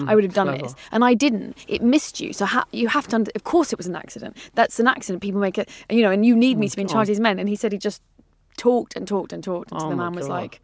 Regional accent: Wales, United Kingdom; accent: Welsh; He was from, as you can tell from my accent, Wales.

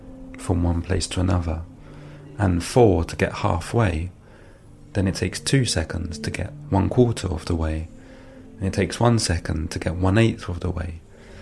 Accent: London, United Kingdom; I was born and raised in London. And on the streets of London there are lampposts.

